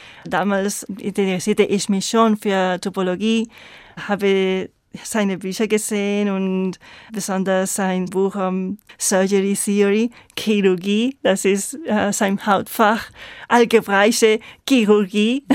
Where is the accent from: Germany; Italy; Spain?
Spain; German is a second language; Ja, genau. Ich komme aus Spanien.